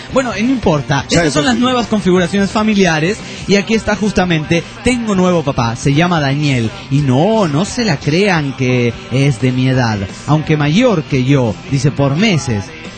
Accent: Juliaca, Puno, Peru; Y soy del Perú, específicamente de Juliaca.

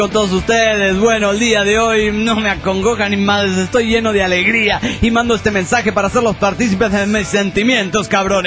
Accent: Medellín, Antioquia, Colombia; de Medellín, Colombia.

